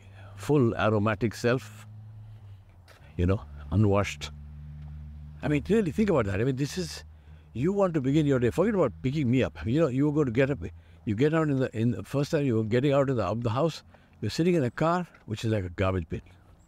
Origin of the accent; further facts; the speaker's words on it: Hyderabad, Telangana, India; Alhamdulillah, we are from Hyderabad. And at least in the days when I was growing up, even servants had servants.